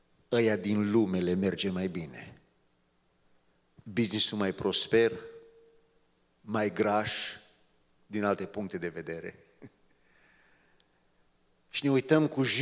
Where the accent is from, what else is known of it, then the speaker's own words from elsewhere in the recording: Romania; Nu numai că suntem români.